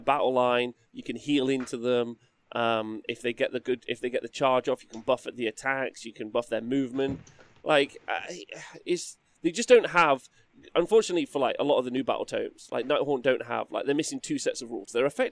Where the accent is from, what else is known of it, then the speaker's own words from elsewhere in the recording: England, United Kingdom; And I came over from England and I was just like, well, Khorne sucks.